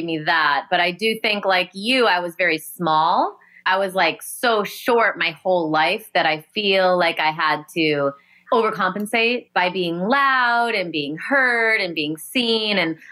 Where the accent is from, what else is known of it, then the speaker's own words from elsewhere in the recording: Rockford, Illinois, United States; And I grew up in Rockford, Illinois. So we would always like sneak to Chicago and go see bands.